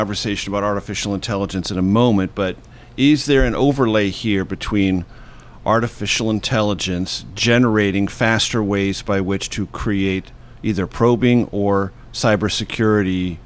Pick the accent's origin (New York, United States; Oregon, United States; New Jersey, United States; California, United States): California, United States; in my home state of California.